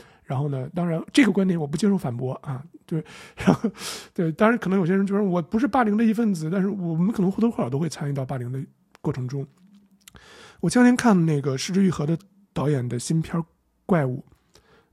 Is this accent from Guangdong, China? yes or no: no; Baoding, Hebei, China; 就是我会在我们三线城市，因为它跟我其实就是一个地方嘛，保定